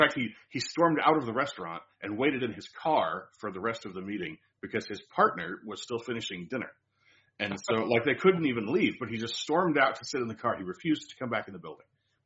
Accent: Riverside, California, United States; I grew up in Riverside, which is in Southern California, east of Los Angeles through the mountains towards the desert.

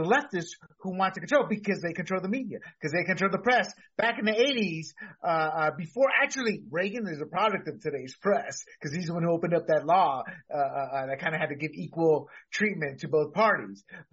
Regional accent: Panama; and then there's a kid growing up in Panama. I had dabbled in weed because you grow up with it.

